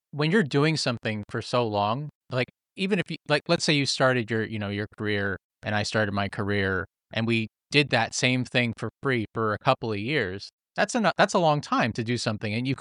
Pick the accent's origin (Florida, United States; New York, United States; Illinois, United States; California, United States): New York, United States; Queens; And this was in the city and we're from Queens.